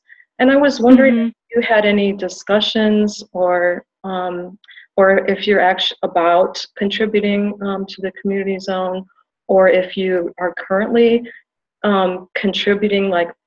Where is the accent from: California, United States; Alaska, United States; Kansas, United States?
California, United States; Sacramento; I'm from Sacramento, and I have a question.